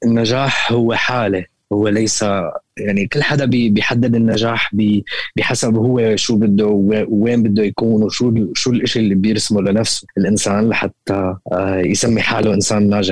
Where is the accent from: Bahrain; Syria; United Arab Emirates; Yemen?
Syria; للأسف نحن كسوريين، إن كان كسوريين وإن كان كبشر